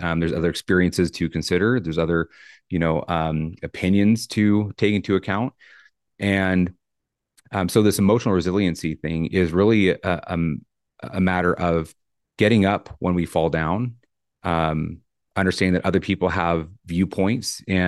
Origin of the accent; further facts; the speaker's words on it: Idaho Falls, Idaho, United States; But I grew up in Eastern Idaho in Idaho Falls, graduated from high school there, went through the police academy in 2001